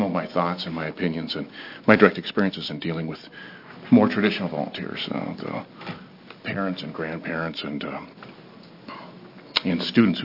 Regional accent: Portland, Oregon, United States; from Portland, Oregon.

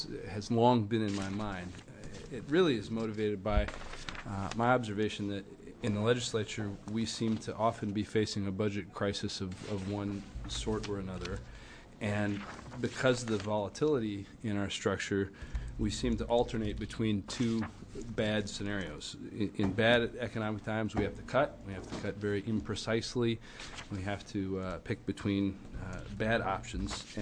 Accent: Beaverton, Oregon, United States; Thank you, Mr. Chair. … from Beaverton, and I want to introduce House Bill 2749

